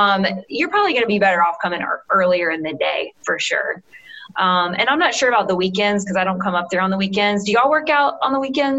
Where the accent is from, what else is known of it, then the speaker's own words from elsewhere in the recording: the South, United States; Like Ashley may say something different than I do, being a Southerner.